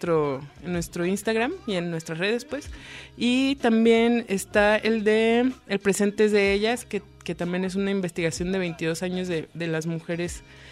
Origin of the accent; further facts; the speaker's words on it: Guadalajara, Jalisco, Mexico; que somos aquí de Guanatos.